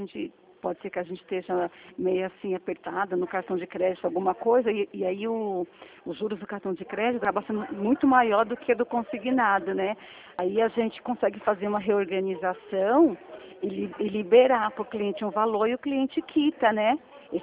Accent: Araras, São Paulo, Brazil; eu sou de Araras. Eu sou de Araras.

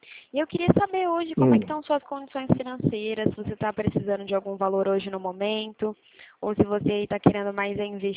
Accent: Ribeirão Preto, São Paulo, Brazil; Não, não sou de Araras, não. Sou daqui de Ribeirão Preto.

